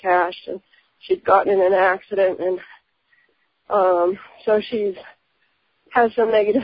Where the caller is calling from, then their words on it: Massachusetts, United States; I'm calling from Massachusetts.